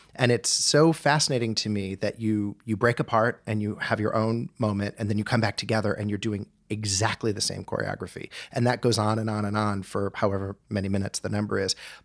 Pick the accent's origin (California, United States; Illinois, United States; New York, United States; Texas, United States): Illinois, United States; Winnetka; I grew up in Winnetka.